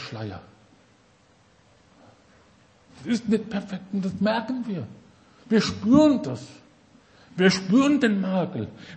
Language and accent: German; Hesse, Germany; Ich bin ja aus Hessen, aus der Nähe von Marburg, einem kleinen Dorf aufgewachsen. Meine Eltern waren keine Christen, kamen zum Glauben, kam dort in dem Dorf mit 600 Einwohnern zum Glauben